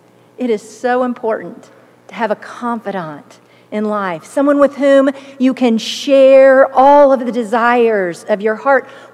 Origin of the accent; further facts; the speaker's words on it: Tonkawa, Oklahoma, United States; two boys from my hometown of Tonkawa